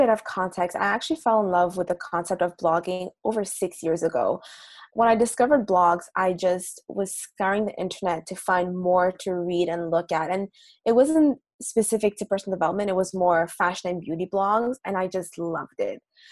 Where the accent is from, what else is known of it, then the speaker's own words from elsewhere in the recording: Montreal, Quebec, Canada; I'm from Montreal.